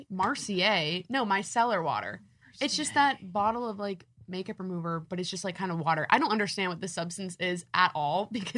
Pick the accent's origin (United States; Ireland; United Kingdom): Ireland; I'm like, hi guys, I'm Irish.